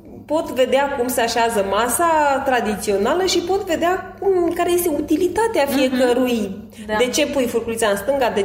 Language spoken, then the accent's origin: Romanian; Moldavia, Romania; Da, eu sunt din Moldova